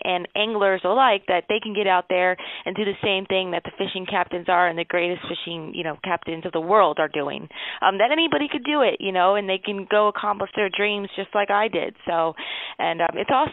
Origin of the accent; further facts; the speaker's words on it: Miami, Florida, United States; I basically got started when I was growing up in Miami, and I was about the age of 3 when my dad started taking me fishing with him